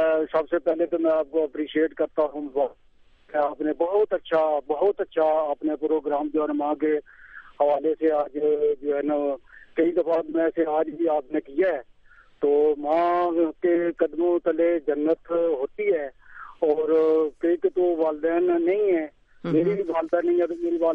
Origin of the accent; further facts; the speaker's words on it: Azad Kashmir, Pakistan; ہمارے آزاد کشمیر میں جو اور یہ فائرنگ کا سلسلہ اور میرے گاؤں میں